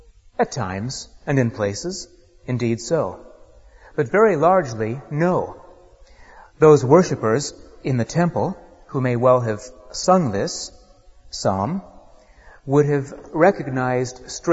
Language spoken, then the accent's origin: English; United States; now in United Kingdom; And as an American often does, I went up to the door